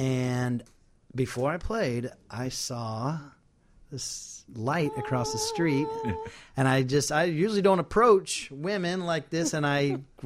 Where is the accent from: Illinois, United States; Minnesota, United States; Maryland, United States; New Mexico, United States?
Illinois, United States; Decatur; No, no, I'm from Central Illinois. You might as well be Georgia.